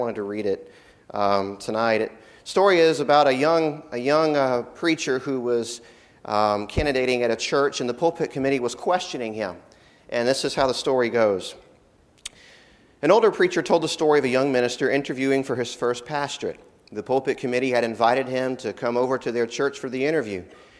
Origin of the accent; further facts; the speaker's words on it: Ocala, Florida, United States; We've lived in between here and my hometown in Ocala, and it's great to be back in Haines City.